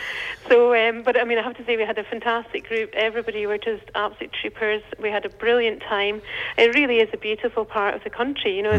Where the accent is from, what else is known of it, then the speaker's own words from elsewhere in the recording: Edinburgh, Scotland, United Kingdom; from Scotland.